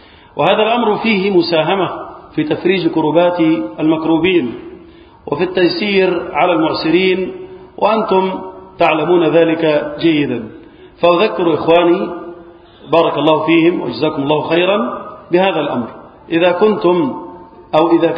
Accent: Egypt; احفظ بلدنا مصر من الفتن، احفظ بلدنا مصر وسائر بلاد المسلمين

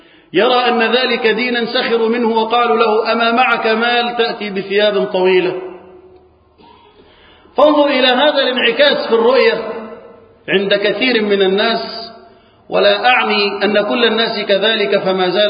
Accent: Egypt; اللهم اجعل بلدنا مصر أمنا أمانا مطمئنا

